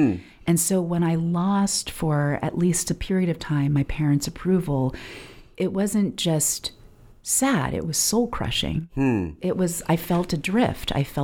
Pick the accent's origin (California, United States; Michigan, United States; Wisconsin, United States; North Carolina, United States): California, United States; seeking my parents' approval as a Taiwanese kid growing up in California was everything.